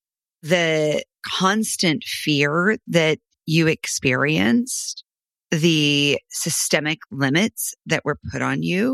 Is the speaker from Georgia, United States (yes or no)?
no; Texas, United States; I grew up in Texas in the 1980s.